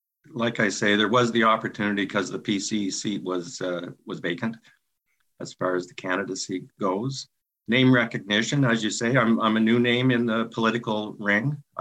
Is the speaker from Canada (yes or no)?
yes; Smiths Falls, Ontario, Canada; I was born and raised here in Lanark County in the Smiths Falls area. My wife and I raised three children here.